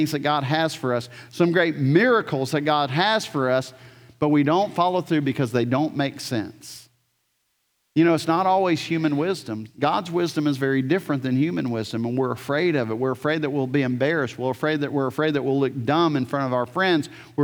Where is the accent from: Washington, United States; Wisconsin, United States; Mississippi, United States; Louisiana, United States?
Louisiana, United States; New Orleans; because I'm from New Orleans, I want to say Abair there, just to let you know.